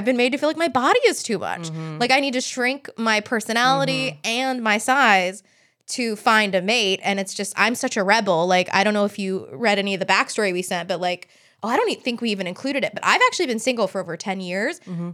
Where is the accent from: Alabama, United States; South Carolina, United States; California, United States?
South Carolina, United States; Charleston; also born or lived in Columbia; South Carolina, Charleston, and Columbia.